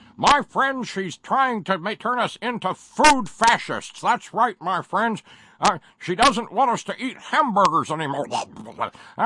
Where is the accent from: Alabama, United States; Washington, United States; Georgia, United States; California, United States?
Alabama, United States; but I grew up in Alabama. The closest I got was canoeing.